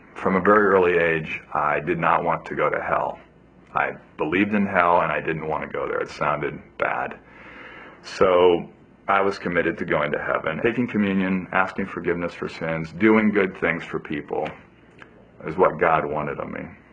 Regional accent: Ethiopia; I grew up in Ethiopia. My dad was a missionary there for 10 years. So I'm a pastor's kid, missionary's kid. We were a loving, good Christian family.

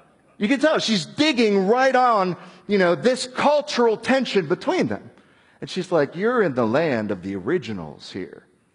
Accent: Scotland, United Kingdom; I'm a Scotsman, and the trouble with Scotland is it's full of Scots.

